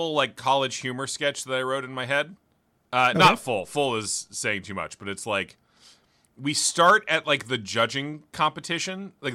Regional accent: Indiana, United States; So Gary, I'll tell you, as someone, born and raised in Indiana, you don't have an accent

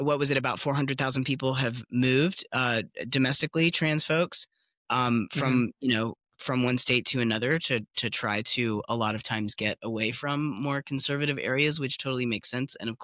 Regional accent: the South, United States; and this is, you know, as the Southerner, I have to bring this up.

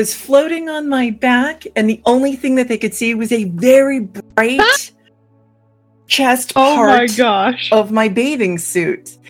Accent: New York, United States; because I come from New York and off Long Island, and we used to go surfing and swimming and everything.

